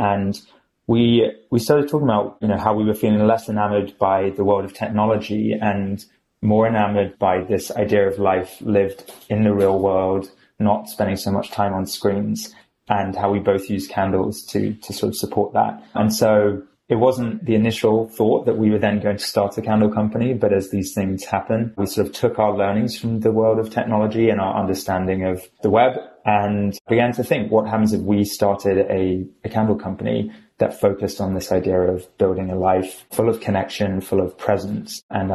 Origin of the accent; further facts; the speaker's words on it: United Kingdom; now in United States; I'm actually based in the US, but yes, I am British by accent and origination.